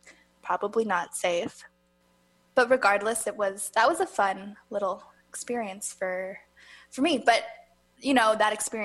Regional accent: Canada; I'm so proud to be Canadian.

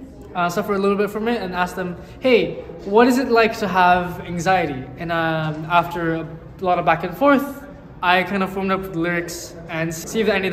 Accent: Hong Kong; Well, I'm from Hong Kong, so don't be surprised if many of these, if not all, are from Hong Kong.

